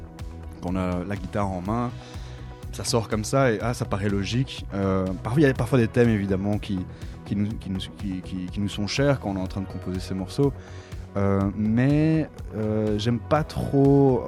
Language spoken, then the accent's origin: French; Brussels, Belgium; alors que moi je viens de Bruxelles.